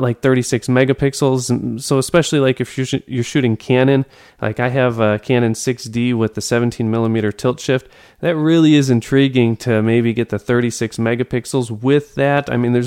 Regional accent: Detroit, Michigan, United States; also born or lived in Chicago; So, Mike, you're from Detroit, and that's my Detroit area, my original hometown, too.

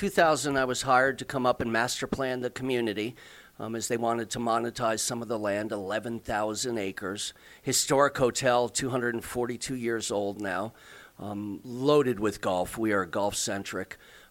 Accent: Connecticut, United States; I was born and raised in Connecticut, educated in Amherst, Massachusetts.

